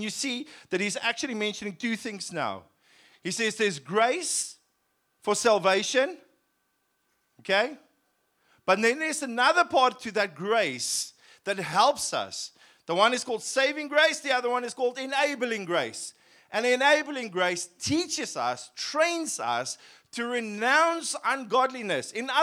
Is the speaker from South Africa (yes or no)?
yes; Cape Town, Western Cape, South Africa; I wasn't really raised in a Christian home, and I was raised in Cape Town.